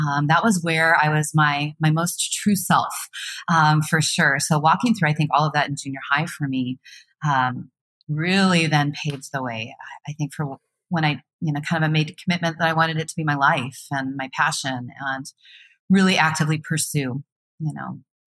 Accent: Midwest, United States; You know, I grew up in the Midwest, so obviously the performing arts were an indoor sport in the middle of very long winters.

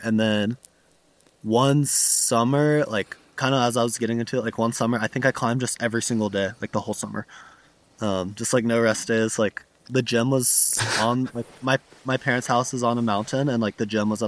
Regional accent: Chattanooga, Tennessee, United States; like I'm from Chattanooga, Tennessee, which is like there's actually like phenomenal climbing there as well. So I like, you know, grew up super close to like phenomenal outdoor climbing

